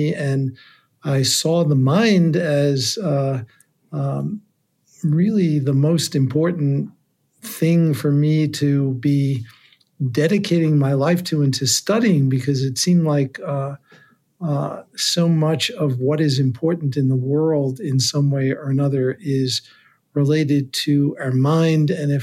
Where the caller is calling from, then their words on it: Madison, Wisconsin, United States; I'm in our center, the Center for Healthy Minds at in Madison.